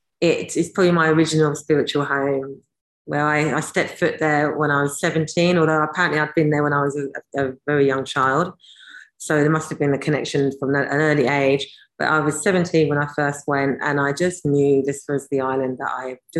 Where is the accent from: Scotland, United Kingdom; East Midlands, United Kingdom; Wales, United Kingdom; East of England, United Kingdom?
East of England, United Kingdom; because I'm from the county of Essex in England, which I love. It's my hometown